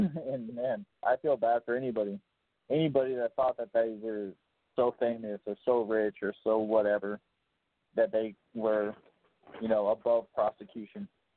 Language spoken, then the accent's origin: English; Chicago, Illinois, United States; I get why we have prostitutes, man. I'm from Chicago.